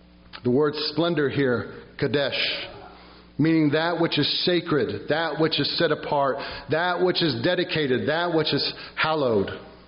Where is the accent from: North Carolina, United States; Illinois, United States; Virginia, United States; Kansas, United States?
Virginia, United States; Virginia Beach; I remember distinctly as a young man growing up in Virginia Beach, I used to surf poorly, a lot.